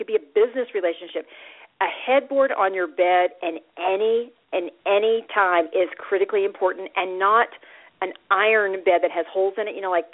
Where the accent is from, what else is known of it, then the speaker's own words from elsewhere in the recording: United States; And Americans, I have found, which I am proudly an American